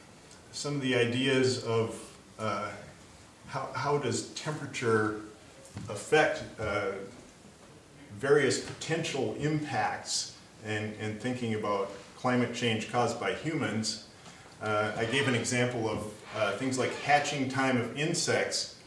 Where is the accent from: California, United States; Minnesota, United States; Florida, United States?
Minnesota, United States; Crookston; Crookston, Minnesota is my hometown, and that used to have the coldest wind chill in the lower 48.